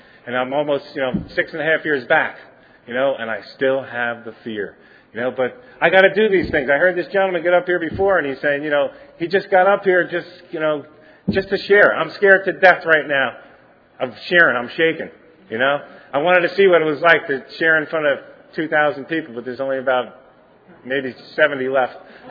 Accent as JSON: {"language": "English", "town": "White Plains", "region": "New York", "country": "United States", "tie": "born or raised there", "said": "I am from White Plains, New York. Grew up there. Well, I got older there."}